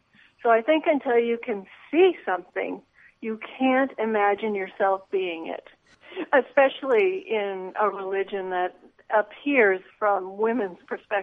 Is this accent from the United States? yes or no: yes; California, United States; I know that sounds very California, but I'm from California.